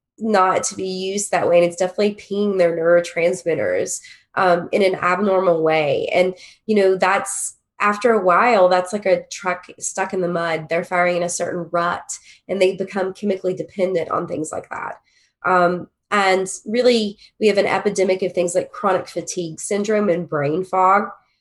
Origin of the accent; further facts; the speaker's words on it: West Virginia, United States; And originally I'm from West Virginia. I went to school in Kentucky.